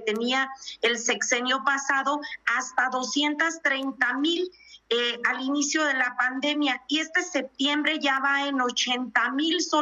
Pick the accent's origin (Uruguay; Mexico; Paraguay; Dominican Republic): Mexico; Baja California Sur; soy de Baja California Sur, un lugar netamente turístico